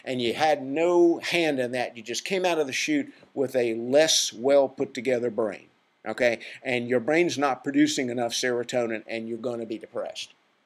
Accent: the South, United States; And I'm from the South, so I can make fun of it, okay?

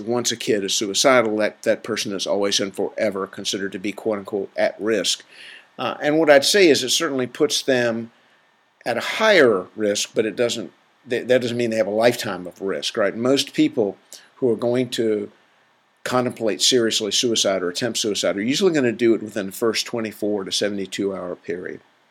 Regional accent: the South, United States; Hey, I'm from the South. Okay, I can make fun of this stuff.

